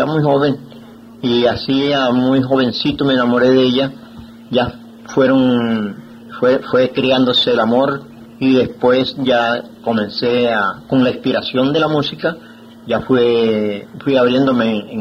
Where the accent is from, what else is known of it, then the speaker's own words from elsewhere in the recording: Huacoche, Cesar, Colombia; born there; yo nací en Huacoche, un pueblecito muy cerca de aquí de Valledupar. Nací en el 1914, 19 de junio.